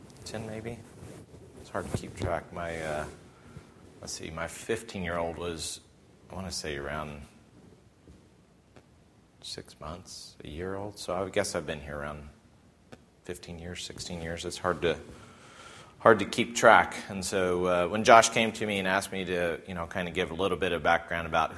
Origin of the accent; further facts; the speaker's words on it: Louisville, Kentucky, United States; born there; also born or lived in Georgia / Ohio / Southern California; now in Texas, United States; I've generally lived in the South, but I've actually lived all over the U.S., lived in Georgia, Kentucky, was born in Kentucky, Louisville, Kentucky, lived in Ohio, also lived in Southern California for a few years